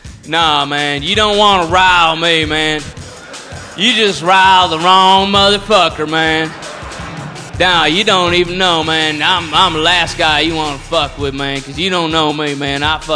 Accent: El Paso, Texas, United States; from El Paso, Texas. Born and raised. Yeah, what do you mean my accent's funny to you?

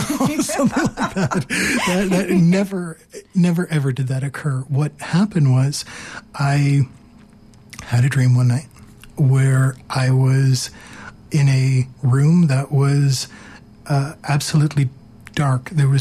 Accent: Toronto, Ontario, Canada; moved away as an adult; I was born and raised in Toronto.

